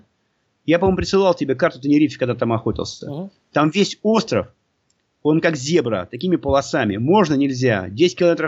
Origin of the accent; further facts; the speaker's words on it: Russia; у меня какой-то роллер, я из России, российские охотники никаким авторитетом у них не пользуются вообще